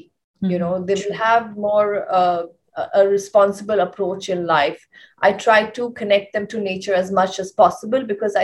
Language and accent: English; India; Till then, as an Indian, you have to take slightly more responsibility where, you know, you have to call up the recycler.